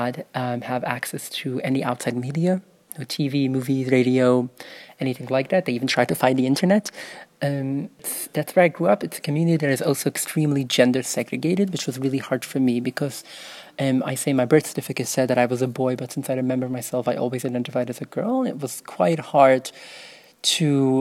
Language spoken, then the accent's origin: English; Brooklyn, New York, United States; I grew up in Williamsburg in Brooklyn, New York. I grew up in an ultra-Orthodox Hasidic Jewish community